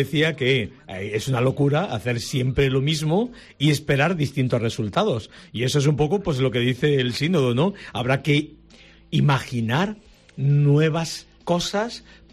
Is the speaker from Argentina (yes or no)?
no; Adra, Andalusia, Spain; En cada parroquia, en Vélez Blanco o en Adra, que es mi pueblo, están esos materiales